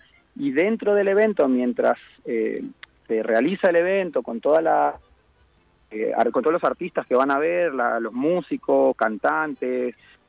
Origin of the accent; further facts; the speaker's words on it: Puerto Rico, Misiones, Argentina; born there; Soy misionero, nacido en un pueblo de acá de Iguazú que se llama Puerto Rico, de acá de Misiones, perdón, que se llama Puerto Rico, sí. Pero vivo en Iguazú hace 15 años ya.